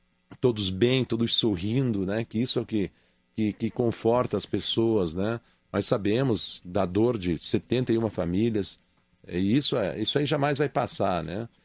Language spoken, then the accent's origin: Portuguese; Chapecó, Santa Catarina, Brazil; Nós somos de Chapecó, nós acompanhamos a Chapecoense